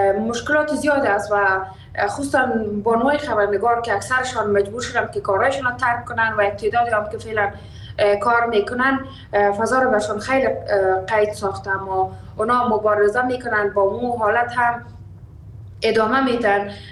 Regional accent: Afghanistan; ما که بیرون از افغانستان هستیم

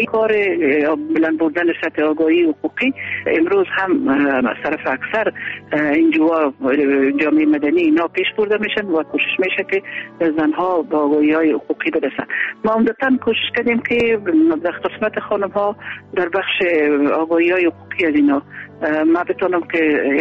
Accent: Kabul, Afghanistan; also born or lived in Kandahar; بعد از او ما از قندهار به کابل آمدیم.

